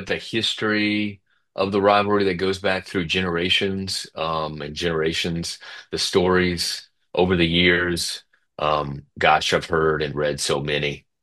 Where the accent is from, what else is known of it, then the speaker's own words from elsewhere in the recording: Biloxi, Mississippi, United States; I'm from Biloxi, originally raised there. So I went to Mississippi State.